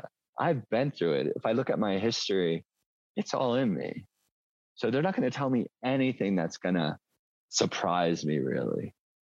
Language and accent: English; New Jersey, United States; Growing up in New Jersey, there's lots of old sort of ghosts trapped in places, you know, like the history. Coming out here was like a breath of fresh air.